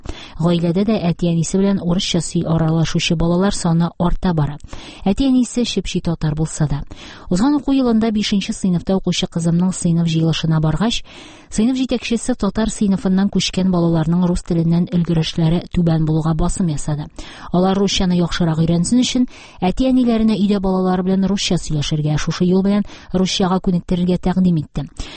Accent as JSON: {"language": "Tatar", "region": "Tatarstan", "country": "Russia", "tie": "born or raised there", "said": "Мин үзем саф татар авылында туып үстем, татар мәктәбен тәмамладым, фикер йөртүемдә татарча. Ләкин бу миңа рус телен камил дәрәҗәдә өйрәнергә комачау итмәде. Русча яхшы беләм һәм иркен аралаша алам."}